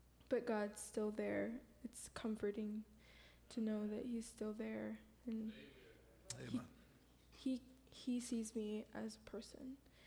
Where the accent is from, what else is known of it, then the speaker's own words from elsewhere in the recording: Kaneohe, Hawaii, United States; I'm from Kaneohe, Hawaii.